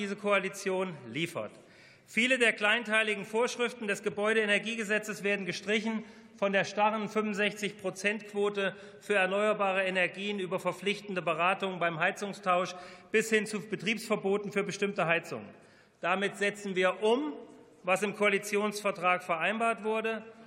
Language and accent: German; Wanfried, Hesse, Germany; den Stuhl des Bürgermeisters im beschaulichen Werratal in meiner Heimatstadt Wanfried